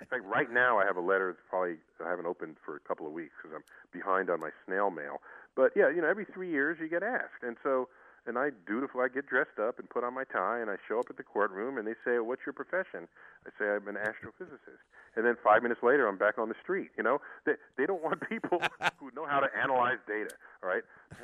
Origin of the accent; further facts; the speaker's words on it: New York City, New York, United States; I grew up in New York City, essentially every weekend, we went on some trip to one cultural institution or another.